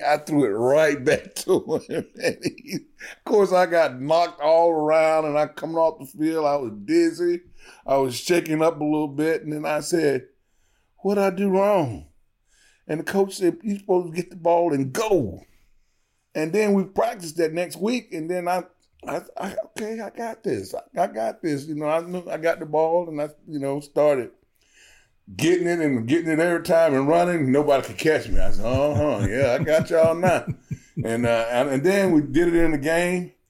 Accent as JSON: {"language": "English", "region": "Georgia", "country": "United States", "tie": "born or raised there", "said": "I grew up very poor. We was on welfare."}